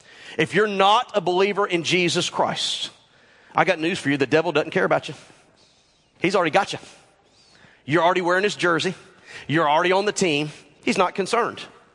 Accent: the South, United States; Because we're from the South.

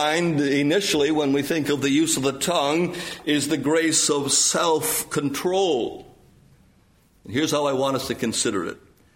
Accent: Canada; Most Americans, I'm not American, so don't take offense by that, but I'm a Canadian

